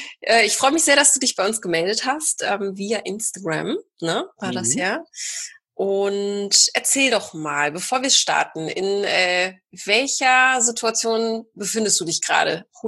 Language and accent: German; Poland; Ich bin ja auch Polin